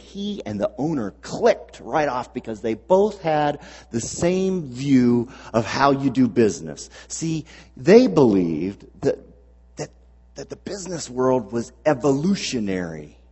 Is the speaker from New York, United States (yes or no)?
no; Takoma Park, Maryland, United States; I grew up in Tacoma Park my early years, so I'm a Washington Redskins fan.